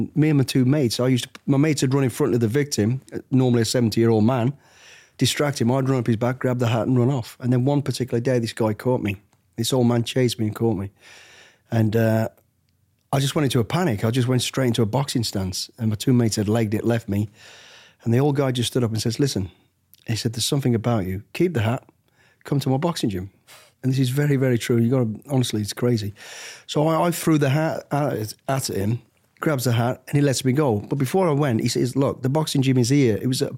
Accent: Walsall, West Midlands, United Kingdom; born there; Right, so I was born in the West Midlands in a place called Walsall, into an absolute great family, actually.

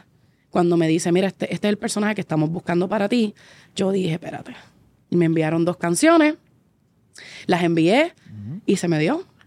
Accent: Naranjito, Puerto Rico; Y tuvimos un evento en mi pueblo. Yo soy de Naranjito.

